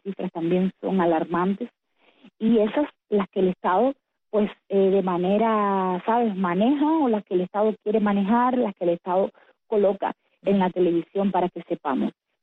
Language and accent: Spanish; Cuba; como bien lo sabemos nosotras que somos cubanas, las tres que estamos hablando acá